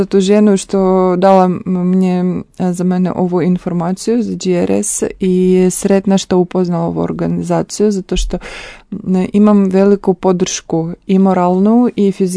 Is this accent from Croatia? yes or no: no; Zaporizhzhia, Zaporizhzhia Oblast, Ukraine; Croatian is a second language; iz Ukrajine, grad Zaporožje. Imam 34 godina.